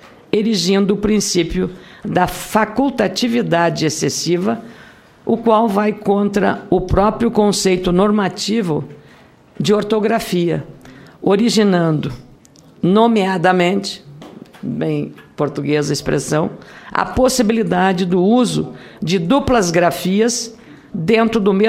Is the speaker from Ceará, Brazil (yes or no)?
no; Lagoa Vermelha, Rio Grande do Sul, Brazil; se o senhor estiver na minha terra, Lagoa Vermelha, que fica em Campos de Cima da Serra, no nordeste do Rio Grande do Sul